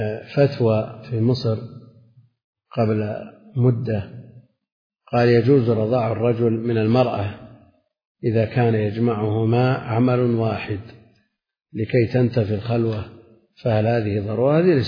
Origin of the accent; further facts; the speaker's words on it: Najd, Saudi Arabia; يعني عندنا في نجد هذا الظاهر